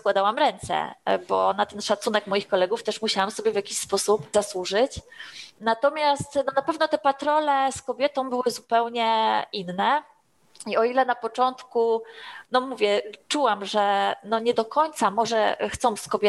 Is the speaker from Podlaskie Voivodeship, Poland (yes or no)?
no; Łódź, Łódź Voivodeship, Poland; patrolowałam ulice mojego miasta Łodzi, bo tutaj pracuję, tutaj zaczynałam pracę, tutaj mieszkam, tu się urodziłam i na razie się nigdzie nie wybieram.